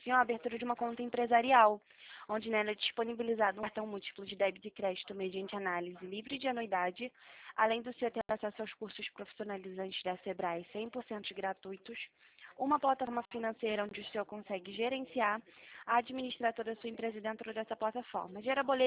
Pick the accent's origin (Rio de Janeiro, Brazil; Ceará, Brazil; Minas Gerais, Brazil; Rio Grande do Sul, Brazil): Rio de Janeiro, Brazil; Eu sou da central de atendimento do banco, sou do Rio